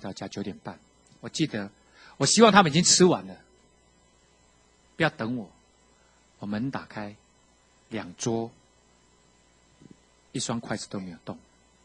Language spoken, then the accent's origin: Chinese; Keelung, Taiwan; 因为我是基隆人